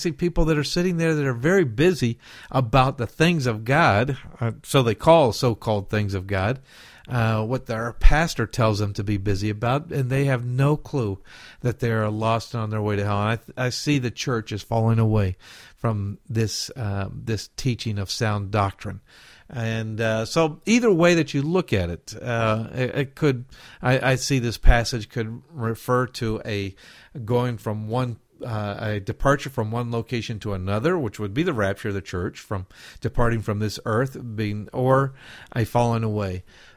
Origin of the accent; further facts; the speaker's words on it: the South, United States; accent: southern; excuse me, that's my southern accent coming out.